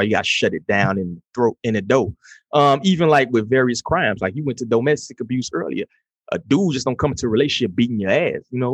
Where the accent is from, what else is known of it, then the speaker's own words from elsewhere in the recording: Chicago, Illinois, United States; Like I said, I'm from Chicago.